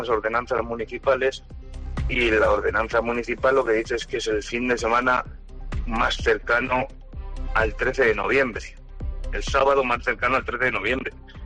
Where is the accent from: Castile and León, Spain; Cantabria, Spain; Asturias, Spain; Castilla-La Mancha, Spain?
Castile and León, Spain; Soria; en los San Juanes, que somos de Soria